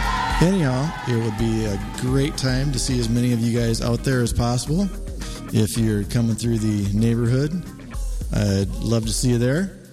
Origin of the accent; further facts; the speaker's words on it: Rochester, Minnesota, United States; First one is in my hometown of Rochester, Minnesota.